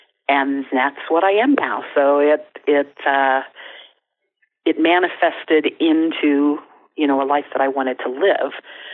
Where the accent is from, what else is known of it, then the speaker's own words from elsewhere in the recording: Ireland; Well, I am very Irish. Grew up with a lot of storytelling in the family.